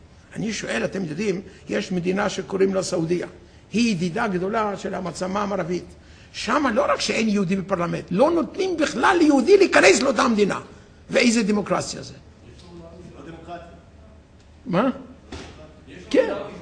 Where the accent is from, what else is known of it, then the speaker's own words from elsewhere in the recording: Poland; Hebrew is a second language; אני מפולין, בפולין, במערב פולין, שלזיה, זה היה אזור מיושב על ידי הגרמנים